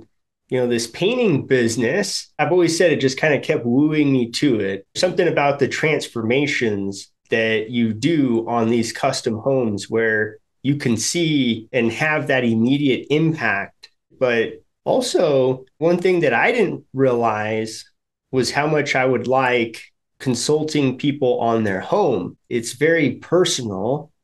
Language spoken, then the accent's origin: English; Colorado, United States; Much like yourself, I am from Colorado.